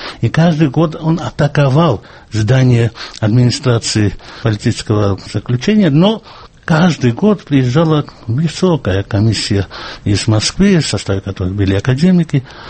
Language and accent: Russian; Georgia; Мы люди устной культуры, мы люди, которые воспитывались на грузинских застольях, и я совершенно грузин в этом плане.